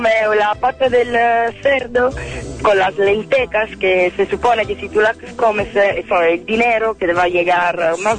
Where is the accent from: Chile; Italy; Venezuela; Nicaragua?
Italy; Naples, Campania; Spanish is a second language; sobre todo de donde soy yo, o sea, al sur, ¿no? Se hace mucho. O sea, tú estás en Nápoles